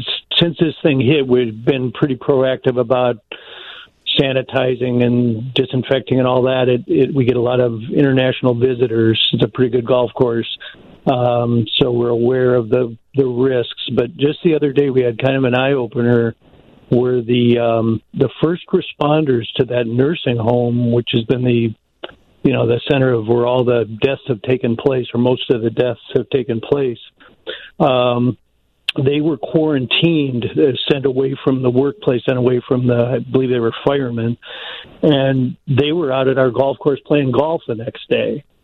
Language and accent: English; Wheaton, Illinois, United States; now in Seattle, United States; Yeah, I grew up in Wheaton, but have lived out here for a long time